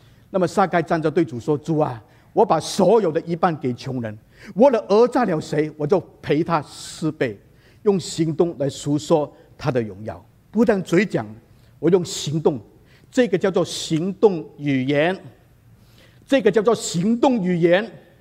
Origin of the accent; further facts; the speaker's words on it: Chaozhou, Guangdong, China; 他是潮州人啊，我也是潮州人